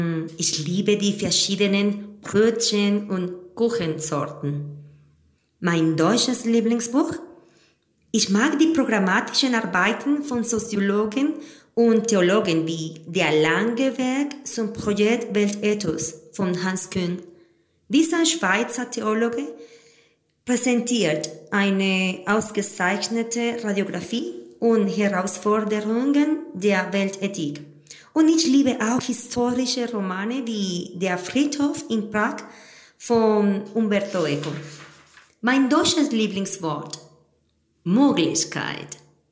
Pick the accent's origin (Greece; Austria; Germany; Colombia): Colombia; Ich komme aus Kolumbien.